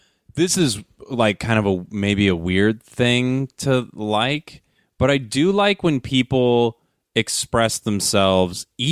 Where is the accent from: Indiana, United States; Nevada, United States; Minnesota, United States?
Nevada, United States; Las Vegas; moved away as an adult; also born or lived in Portland / California; now in Los Angeles, United States; Yeah, I was born in Portland, Oregon. Lived a little bit of my life in Northern California, or mid-California, I don't know. And then I lived almost my entire life in Las Vegas before moving out here to LA.